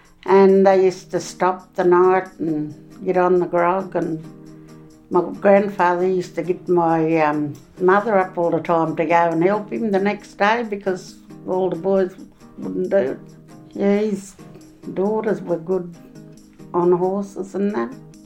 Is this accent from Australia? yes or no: yes; New South Wales, Australia; also born or lived in Sydney; I was here, then back and forth from here to Willamaringal, Gadooga, Brewarrina, Burke. Yeah. So it was just one big circle we did all the time.